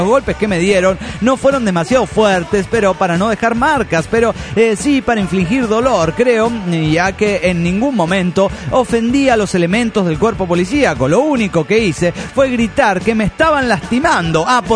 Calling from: Bilbao, Basque Country, Spain; Aquí en el Euskadi.

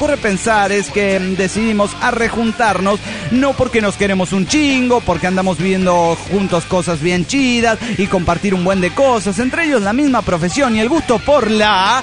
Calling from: Villahermosa, Tabasco, Mexico; de Villahermoso, Tabasco, México.

